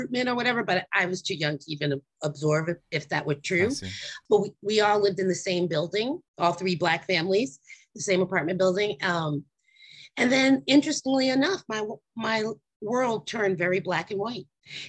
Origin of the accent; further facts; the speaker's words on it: New York City, New York, United States; So I'm a born and bred New Yorker. I was born in the Bronx, up by 163rd Street. And it was a very, very multi-culti area.